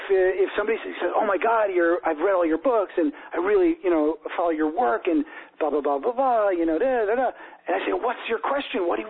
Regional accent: New York City, New York, United States; moved away as an adult; Well, you know, I grew up in New York City, so obviously big city boy. But then, and when I started my business as a consultant, I was in New York. But then I moved out of New York to a place with trees and grass

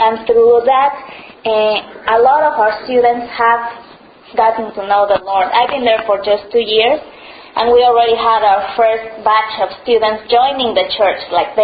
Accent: Mexico City, Mexico; also born or lived in United States; I'm from Mexico City. I'm the daughter of a church planter.

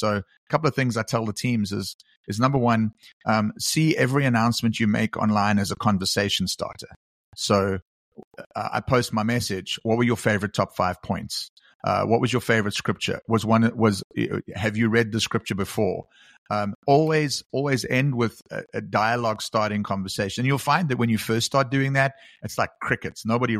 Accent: South Africa; Maybe it's because I come from South Africa

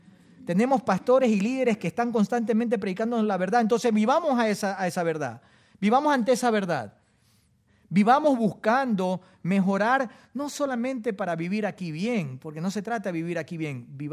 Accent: Guayaquil, Guayas, Ecuador; Y son apellidos conocidos en el Ecuador, sobre todo en Guayaquil, de donde yo soy.

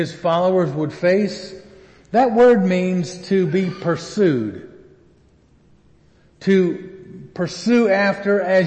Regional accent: United States; for the most part, you and I as American people following Jesus, we have little, if any, idea of what persecution looks like

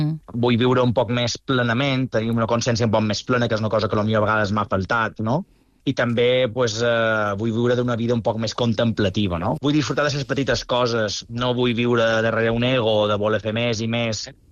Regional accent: Balearic Islands, Spain; és vera que potser puc tenir ascendència, he nascut a Mallorca, però tinc ascendència italiana, mallorquina, prensa de tot. Però jo som ben mallorquí i sempre ho dic, jo me vull morir a Mallorca.

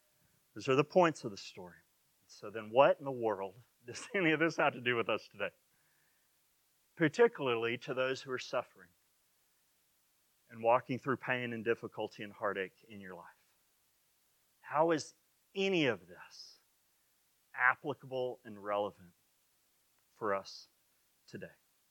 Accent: Frederick, Oklahoma, United States; I'm from Frederick, Oklahoma, out in the middle of nowhere. That's my home. That's where my family is.

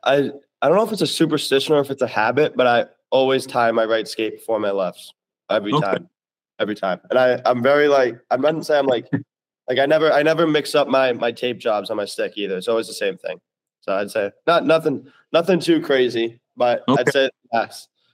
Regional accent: Boston, Massachusetts, United States; growing up in Boston as a Bruins fan, as a kid

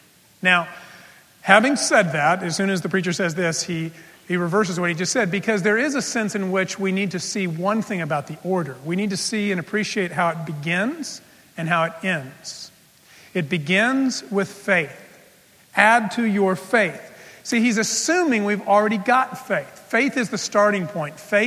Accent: El Paso, Texas, United States; Well, I grew up in El Paso, Texas, and there was a church my family sometimes attended

